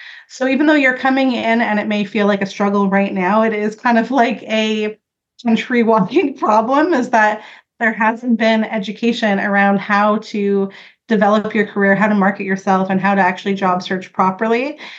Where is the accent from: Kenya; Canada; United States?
Canada; I am from Canada. I am first generation Canadian. So that means that my dad came over from Malta over here. So I'm the first generation.